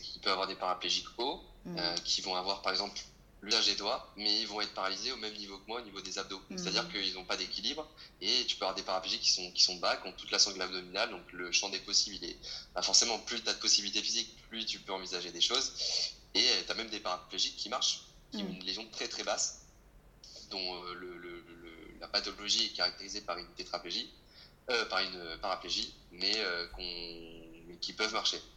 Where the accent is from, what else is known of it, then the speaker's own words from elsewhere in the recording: Tours, Centre-Val de Loire, France; moved away as an adult; Et moi, à la base, je suis originaire de Tours. Et je suis parti vivre donc, sur la Côte d'Azur au moment de mes études.